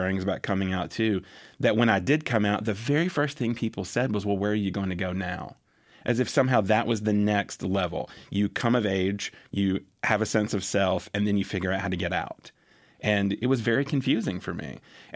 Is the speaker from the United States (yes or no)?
yes; Anniston, Alabama, United States; Well, I grew up in Anniston, Alabama, which is for the most part, it was a military town, and we had a pretty large military base there, Fort McClellan.